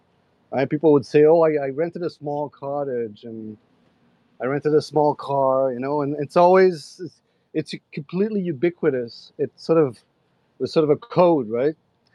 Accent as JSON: {"language": "English", "region": "Quebec", "country": "Canada", "said": "I'm from Quebec, and late Gen X generation, was born in 77. And so we're French, we're Catholic"}